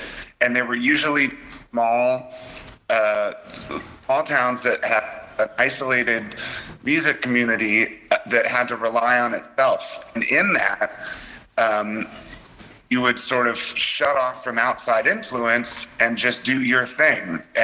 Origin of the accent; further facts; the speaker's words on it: Washington, D.C., United States; Growing up outside of Washington, D.C., the Washington, D.C. music scene was a small community of brilliant, supportive people